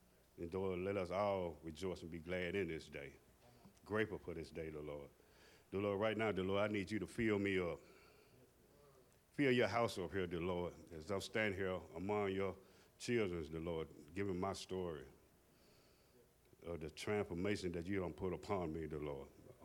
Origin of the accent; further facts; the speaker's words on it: Memphis, Tennessee, United States; I grew up in Memphis, Tennessee. I'll be 52 years old on the 26th of this month.